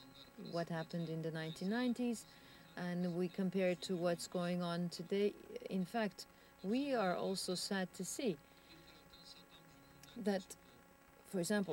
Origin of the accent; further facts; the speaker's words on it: Black Sea Region, Turkey; I come from the Black Sea.